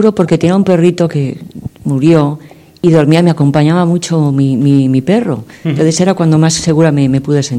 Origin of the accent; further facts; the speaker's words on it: Madrid, Community of Madrid, Spain; de Madrid y me alegro mucho de esta pregunta